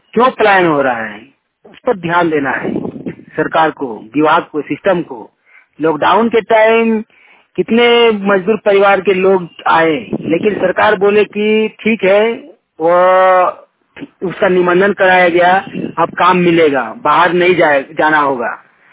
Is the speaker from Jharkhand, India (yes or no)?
yes; Jharkhand, India; ग्राम कस्मा चट्टी, पंचायत कस्मार, जिला बोकारो, राज्य झारखंड का मूल निवासी हूँ।